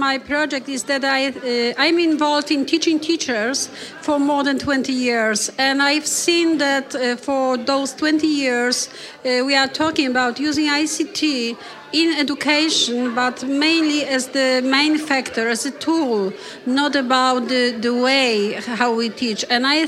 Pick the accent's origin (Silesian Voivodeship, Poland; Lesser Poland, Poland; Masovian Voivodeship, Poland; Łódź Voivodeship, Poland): Lesser Poland, Poland; Krakow; I'm from Poland, Krakow.